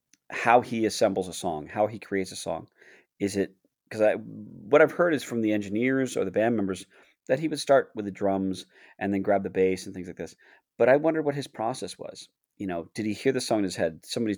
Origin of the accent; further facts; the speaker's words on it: Joppa Town, Maryland, United States; also born or lived in Baltimore; I grew up in Baltimore and Joppa Town. Joppa Town, literally went to school in Joppa Town from kindergarten to senior in high school.